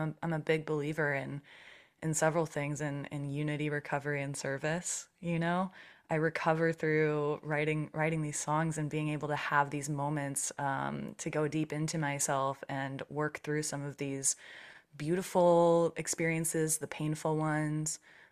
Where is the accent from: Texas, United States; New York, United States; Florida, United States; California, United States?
California, United States; Los Angeles; I grew up in Los Angeles. The funny Los Angeles answer is the house that I was born at, the first house that I lived at, it was next door